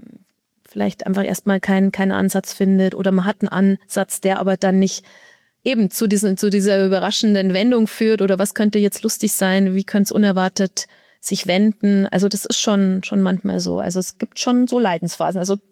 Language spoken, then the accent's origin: German; Erding, Bavaria, Germany; born there; Ich bin in der Nähe. Also ich bin in Erding geboren. Das ist Oberbayern.